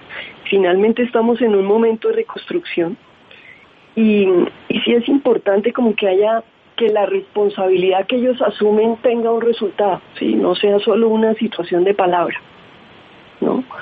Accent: Colombia; en lo personal como colombiana, me ha impactado

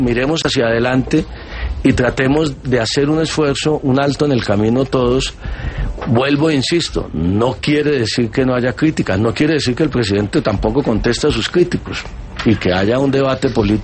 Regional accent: Colombia

